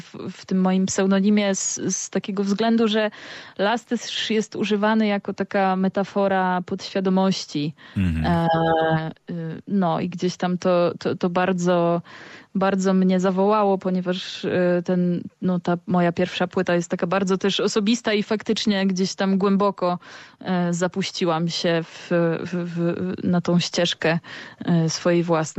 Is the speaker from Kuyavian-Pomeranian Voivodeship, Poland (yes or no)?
no; Suwałki, Podlaskie Voivodeship, Poland; jestem z Suwałk, a Suwalszczyzna to kraina, gdzie lasów mamy dużo. No i gdzieś tam jest to dla mnie taka formacja krajobrazu dosyć mocno obecna w jakimś takim moim dorastaniu.